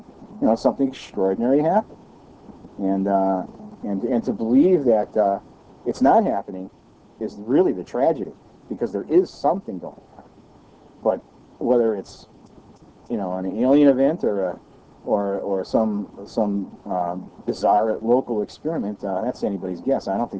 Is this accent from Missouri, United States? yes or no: yes; Missouri, United States; you know, like I said, I'm from Missouri, show me, that it's one way or the other.